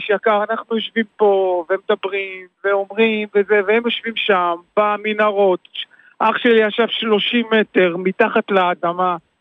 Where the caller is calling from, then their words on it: Be'eri, Southern District, Israel; אני גר בצוחר, שזה 20 קילומטר דרומה מבארי, ואני עובד בבארי. כרגע אני מדבר איתך מבארי.